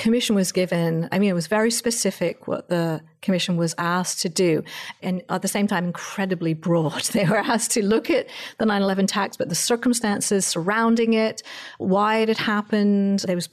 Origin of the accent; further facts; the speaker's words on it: England, United Kingdom; I'm an American, but I actually grew up in England.